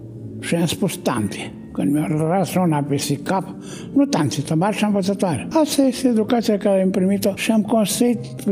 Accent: Câmpulung Moldovenesc, Suceava County, Romania; now in Iași, Romania; Sunt bucovinean, născut în Câmpul Moldovenesc. Am 75 de ani.

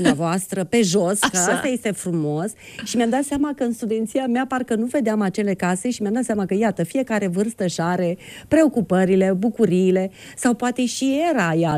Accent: Tulcea, Tulcea County, Romania; now in Humulești, Romania; Vin de la Tulcea, dar casa mea acum este Humulești. Aici iubesc, aici trăiesc, aici muncesc.

